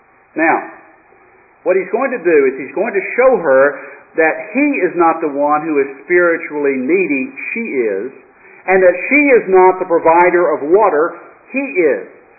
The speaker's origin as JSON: {"language": "English", "region": "Tennessee", "country": "United States", "tie": "born or raised there", "also_born_or_lived": "France", "accent": "hillbilly", "said": "I have been told that I have a slight accent. I grew up in East Tennessee, and I still sound like it. I'm a hillbilly."}